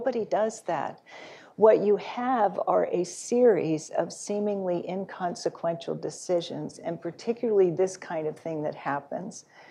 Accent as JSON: {"language": "English", "town": "Phoenix", "region": "Arizona", "country": "United States", "said": "I'm from Phoenix. And by the way, it's cooler there than it is here today"}